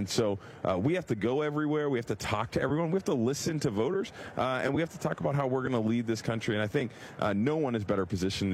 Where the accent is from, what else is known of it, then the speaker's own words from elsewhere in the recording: Pennsylvania, United States; I love representing my home state and being a governing partner with Josh Shapiro.